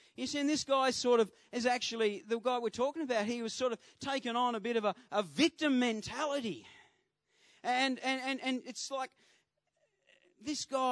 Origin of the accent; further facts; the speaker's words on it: Devonport, Tasmania, Australia; I grew up in East Devonport. And East Devonport was like the bad side of Devonport.